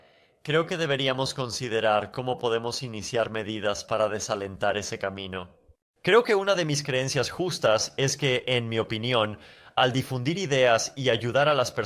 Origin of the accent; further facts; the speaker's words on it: Canada; tú eres argentino y yo soy de Canadá. Ambos provenimos de países diferentes.